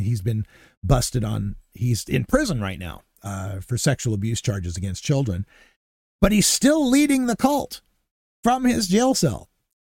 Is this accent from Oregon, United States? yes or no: yes; Grants Pass, Oregon, United States; owes to my hometown here in Oregon, Grants Pass